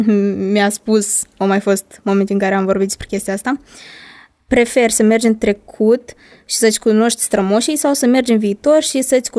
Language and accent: Romanian; Moldova; also born or lived in Italy; Sunt moldoveancă din Republică. Nu sunt, vă rog frumos, nu sunt corșitură. Sunt din Republica Moldova.